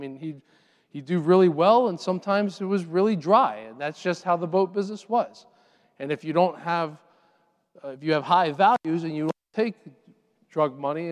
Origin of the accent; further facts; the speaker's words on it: Miami, Florida, United States; also born or lived in Puerto Rico; I was born in Puerto Rico and raised in Miami.